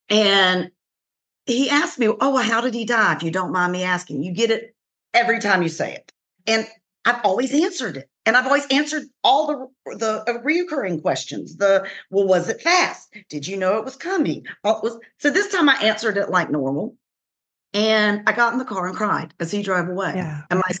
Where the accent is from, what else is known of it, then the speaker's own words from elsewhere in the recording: the South, United States; I didn't fit the boxes that I grew up in the South.